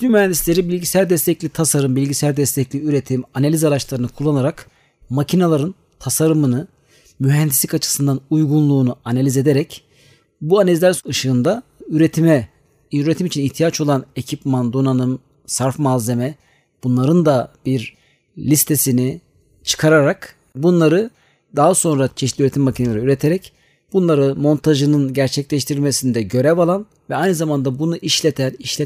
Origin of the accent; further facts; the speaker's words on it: İzmir, Turkey; 1982 yılında İzmir'de doğdum. İlk orta ve lise öğrenimi İzmir'de tamamladım.